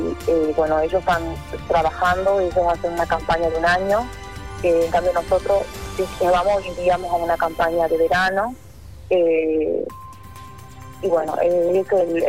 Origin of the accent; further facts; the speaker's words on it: San Salvador de Jujuy, Jujuy, Argentina; also born or lived in Tilcara; yo nací en Tilcara. Y bueno, luego me fui a criar desde los 4 años a San Salvador de Jujuy. Y luego, bueno, me fui a estudiar a Salta